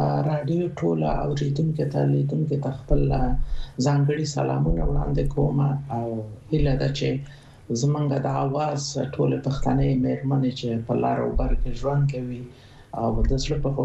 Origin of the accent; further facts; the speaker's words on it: Nangarhar, Afghanistan; born there; زه په ننګرهار کې زیږیدلم د بیسودو په کلی کې زیږیدلی ما چې د ننګرهار ته نږدې د بیسود د پله تر څنګ یوه سیمه ده او د جمالی کلی کې زه زیږیدلی